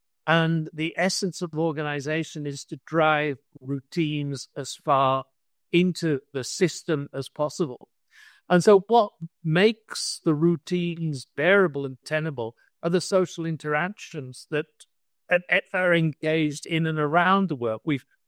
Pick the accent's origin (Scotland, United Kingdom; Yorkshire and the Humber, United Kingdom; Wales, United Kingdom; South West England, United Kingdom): Yorkshire and the Humber, United Kingdom; I grew up in the West Yorkshire, the West Riding of Yorkshire, which was the heart of the Industrial Revolution.